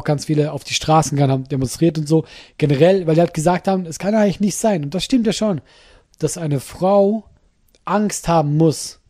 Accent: Luterbach, Solothurn, Switzerland; Solothurn. Das ist ein Kanton. Und daneben in einem Dorf.

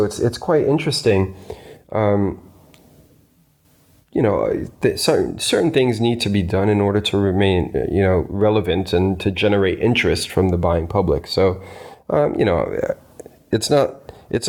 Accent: United States; I remember when I was growing up in the States

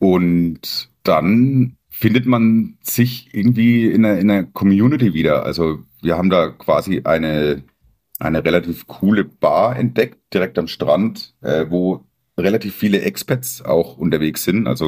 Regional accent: Coburg, Bavaria, Germany; also Coburg muss man dazu sagen, die Stadt, wo ich herkomme, ist quasi die Bratwurst-Hochburg Oberfrankens.

